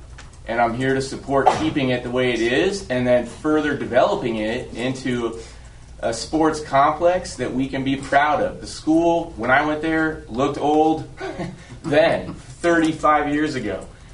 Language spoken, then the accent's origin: English; Solana Beach, California, United States; I'm a native of Solana Beach. I grew up in the San Diego Unified School District, going to both Oral Warren and Torrey Pines, including all my siblings.